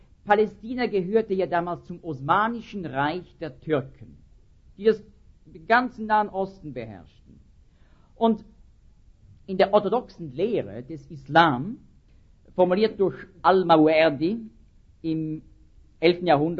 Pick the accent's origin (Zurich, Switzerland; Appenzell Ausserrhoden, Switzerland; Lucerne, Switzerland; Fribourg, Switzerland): Zurich, Switzerland; born there; In meiner geliebten Schweiz. Ich bin in Zürich geboren, meine Frau kommt von Basel her.